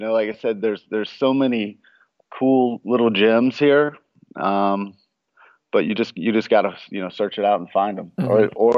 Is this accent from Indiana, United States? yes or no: yes; Indiana, United States; now in Los Angeles, United States; I'm originally from Indiana, so I come from kind of a, you know, rural area